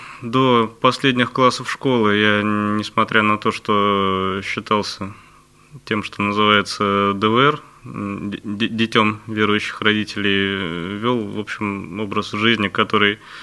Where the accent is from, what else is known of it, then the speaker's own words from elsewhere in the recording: Saint Petersburg, Russia; родом я из Петербурга, как верующий родом с Поклонной горы. Прожил большую часть жизни на Выборгской стороне, рядом с Сосновкой, учился в обычной советской школе